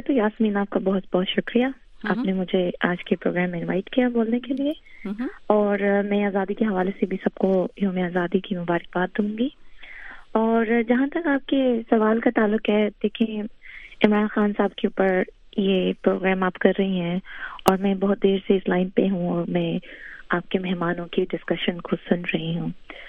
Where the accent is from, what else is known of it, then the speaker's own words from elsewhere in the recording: Pakistan; سب سے پہلے یہ آتا ہے کہ ہم لوگ اوورسی پاکستانی ہیں.